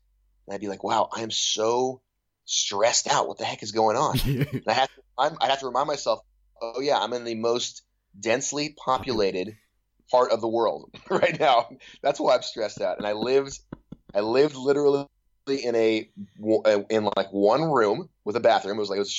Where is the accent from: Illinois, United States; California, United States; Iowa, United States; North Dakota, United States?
California, United States; Sherman Oaks; I grew up in Sherman Oaks, if that gives you any perspective.